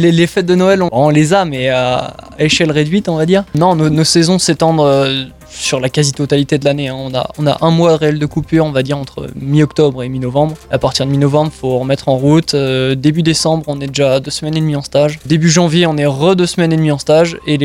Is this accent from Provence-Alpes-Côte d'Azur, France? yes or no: no; Nantes, Pays de la Loire, France; now in Aix-les-Bains, France; J'habite à Aix-les-Bains. Je suis nantais de base, donc je suis un expatrié